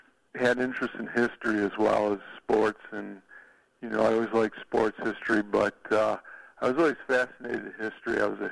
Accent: Chicago, Illinois, United States; I grew up in Chicago. I attended the Kansas University, so I do have some ties to Kansas.

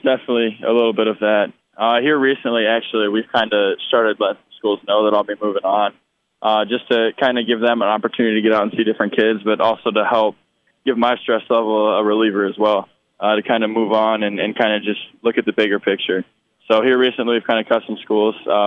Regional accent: Indiana, United States; I know for me growing up in Indiana, it's a dream to kind of achieve that.

